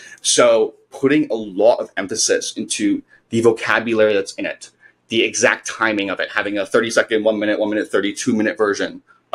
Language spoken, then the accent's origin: English; Singapore; I had a slightly unique background of going to the military, growing up in Singapore